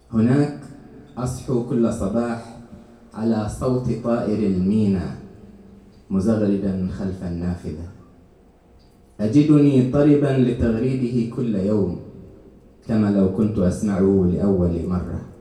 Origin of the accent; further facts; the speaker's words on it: Al Omran, Eastern Province, Saudi Arabia; born there; هنا على بعد 5 كيلومترات من مسقط رأسي العمران.